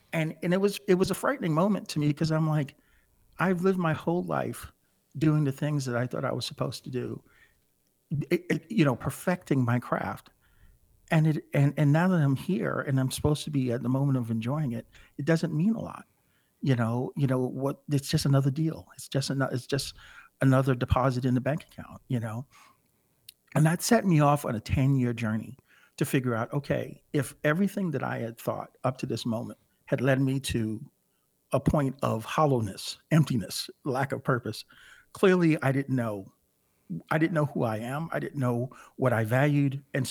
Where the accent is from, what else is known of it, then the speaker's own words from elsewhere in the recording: United States; So I was excited about being an American.